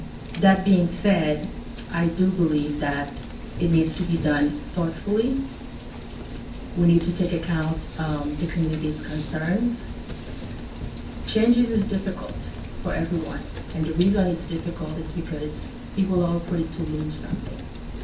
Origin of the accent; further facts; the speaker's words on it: Haiti; as my fellow commissioners know, that I'm from Haiti